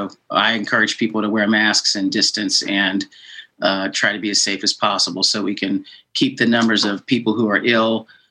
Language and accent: English; England, United Kingdom; born there; So my mother was British, and I was born in England